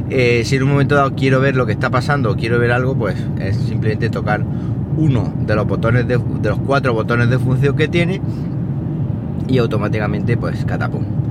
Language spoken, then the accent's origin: Spanish; Siles, Andalusia, Spain; es que un pueblo ahora mismo como Siles, que es mi pueblo